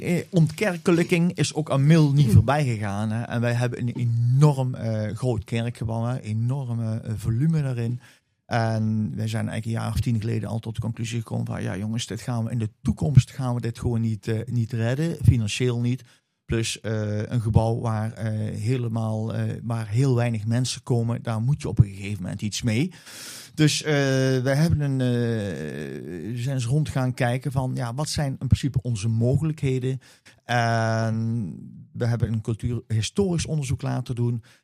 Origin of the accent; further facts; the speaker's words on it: Mill, North Brabant, Netherlands; Geboren en getogen Millenaar. Ik heb een agrarisch bedrijf in Mil.